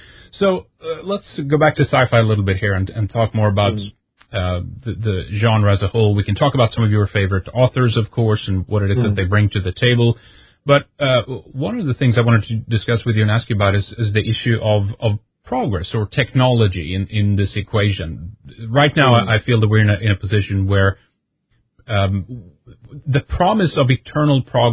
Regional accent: Sweden; since growing up in Sweden by with a kind of default, you know, left-wing position

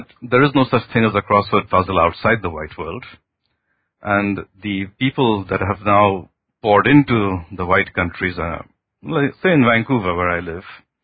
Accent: Kolkata, West Bengal, India; I come from the Indian subcontinent. I was born in Calcutta, and I spent my early life in India

